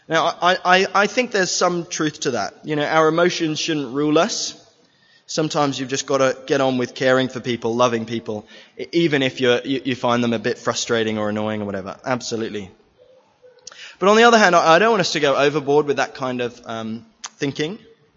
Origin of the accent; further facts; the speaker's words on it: England, United Kingdom; For me, I grew up in England. I grew up at an evangelical Baptist church over there.